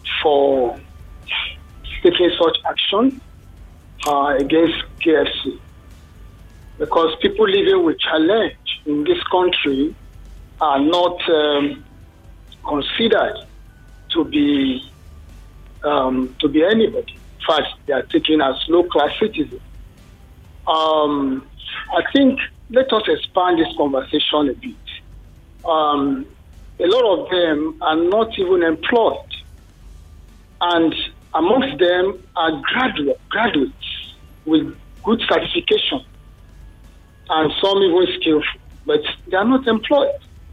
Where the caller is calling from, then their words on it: Ogun, Nigeria; Yeah, I'm calling from Ogun State.